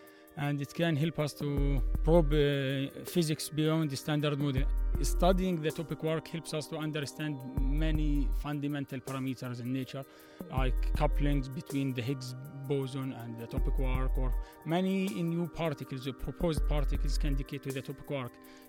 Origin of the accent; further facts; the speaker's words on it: Palestine; English is a second language; I am from Palestine.